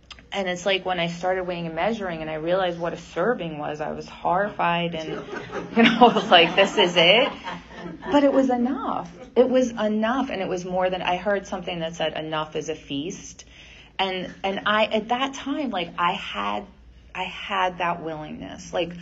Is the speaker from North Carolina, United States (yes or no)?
no; Valley Cottage, New York, United States; compulsive overeater. I'm from Valley Cottage, New York.